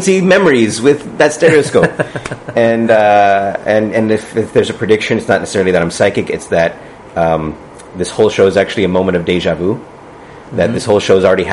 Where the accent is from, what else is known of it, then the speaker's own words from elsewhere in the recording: San Francisco, California, United States; But I was born in San Francisco.